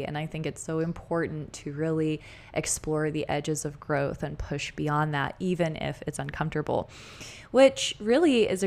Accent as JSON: {"language": "English", "region": "Texas", "country": "United States", "tie": "born or raised there", "said": "I've been in Texas since I was 7. So I am grandfathered in as a Texan. I say this all the time. I was not born here, but I am a Texan. I've been here since I was 7 years old."}